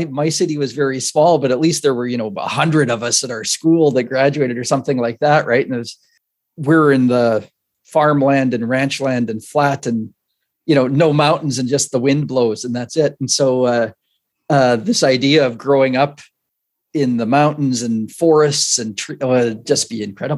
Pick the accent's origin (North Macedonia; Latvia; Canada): Canada; Saskatchewan; where I'm from I'm from Saskatchewan, so it's the prairies in Canada.